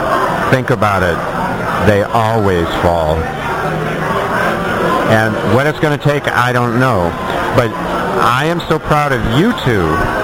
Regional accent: California, United States; moved away; I knew ahead of time that the chances of me ever being able to move back to my home state and to own a home were very, very slim.

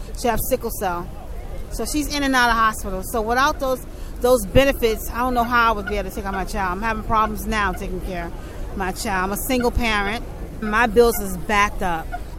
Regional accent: Manhattan, New York, United States; I'm a level 5 technician. I'm from Northern Manhattan

